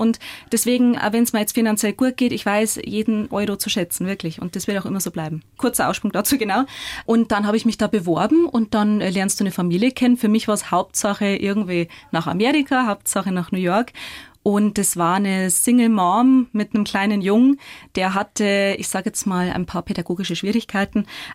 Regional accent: Bavaria, Germany; accent: Bavarian; ich habe gemeint, als Schauspielerin musst du ja Hochdeutsch können und ich habe so einen bayerischen Dialekt

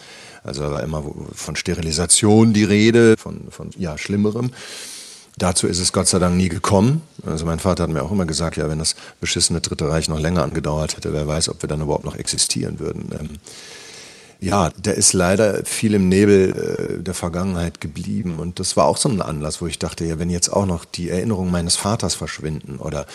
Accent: North Rhine-Westphalia, Germany; Das ist auch sehr besonders, finde ich, da im Ruhrpott in der Ecke, wo ich herkomme.

